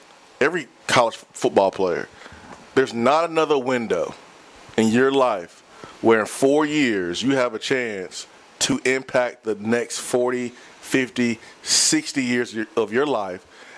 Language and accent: English; Alabama, United States; You know, I came from Alabama